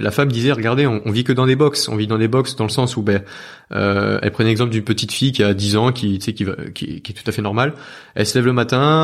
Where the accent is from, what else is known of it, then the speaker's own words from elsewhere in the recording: Namur, Wallonia, Belgium; born there; Moi, je suis né à Namur et j'y suis retourné peut-être une ou deux fois.